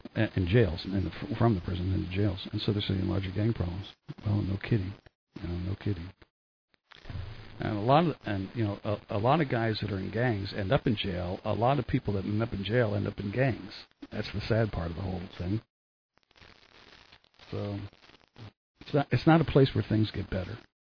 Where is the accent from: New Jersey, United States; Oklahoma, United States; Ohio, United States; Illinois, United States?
New Jersey, United States; I can say validity, even though I'm from New Jersey.